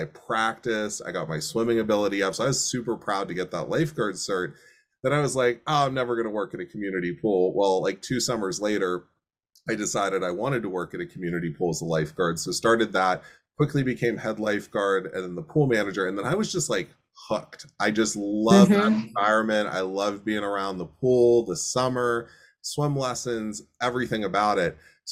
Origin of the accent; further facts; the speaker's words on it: Pennsylvania, United States; I'm from Western Pennsylvania, so it's not like, you know, going to the ocean every day, but grew up in a community that had fabulous access to natural water, lakes.